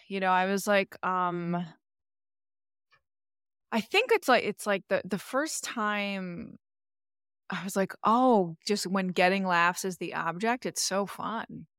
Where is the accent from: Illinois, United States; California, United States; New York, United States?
New York, United States; Queens; I grew up in Queens